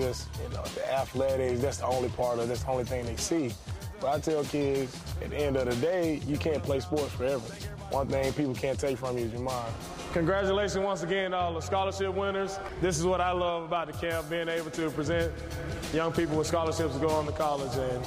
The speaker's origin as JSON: {"language": "English", "town": "Bessemer", "region": "Alabama", "country": "United States", "tie": "born or raised there", "said": "Growing up in Bessemer was tough, but the thing about growing up in Bessemer was the outlet of sports."}